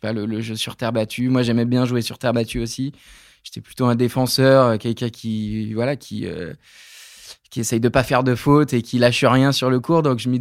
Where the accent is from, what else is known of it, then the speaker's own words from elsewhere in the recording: Nouvelle-Aquitaine, France; J'ai grandi dans la Creuse, donc il faut s'imaginer un département où il y a assez peu d'occupations en dehors de la cour de récré.